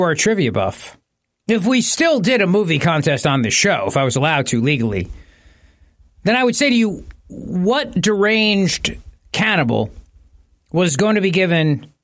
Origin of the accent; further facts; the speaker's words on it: New Jersey, United States; particularly in my home state of New Jersey